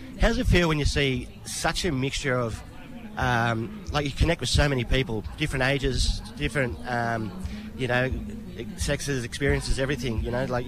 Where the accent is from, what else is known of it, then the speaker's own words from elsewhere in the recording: Moree, New South Wales, Australia; And you know, I come from Moree.